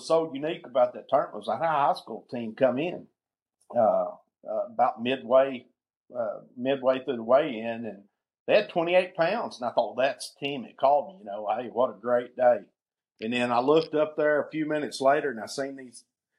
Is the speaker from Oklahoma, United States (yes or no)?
yes; Oklahoma, United States; So I'm a native Oklahoman, southeast Oklahoma. Born and raised here. Lived here my whole life.